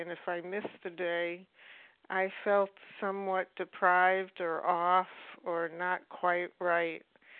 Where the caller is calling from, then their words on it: Boston, Massachusetts, United States; from Boston, recovered compulsive overeater.